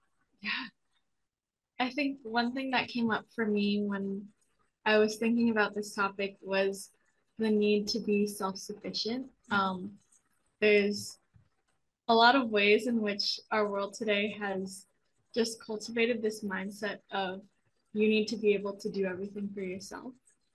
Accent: Los Angeles, California, United States; I'm a first year missionary from Los Angeles, California.

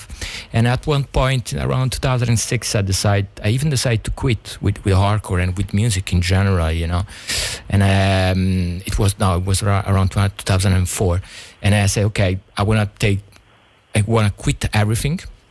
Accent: Rome, Lazio, Italy; English is a second language; I started it was 93. I had 13 years old and I'm from Rome.

